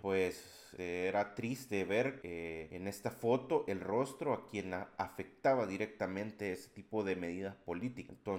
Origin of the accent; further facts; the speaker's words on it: El Salvador; soy fotógrafo salvadoreño.